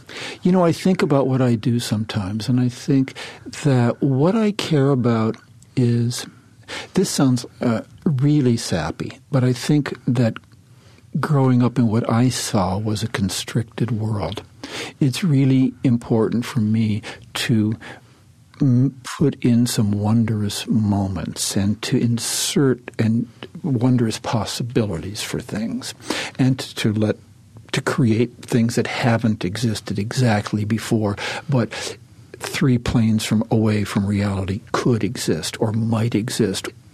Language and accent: English; Cleveland, Ohio, United States; I was raised in Cleveland, and it was a place of such formidable grayness